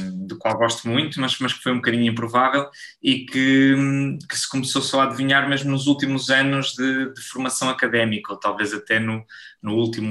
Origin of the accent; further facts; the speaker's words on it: Portugal; now in Brussels, Belgium; É a minha primeira experiência fora de Portugal e até fora da cidade onde nasci e cresci.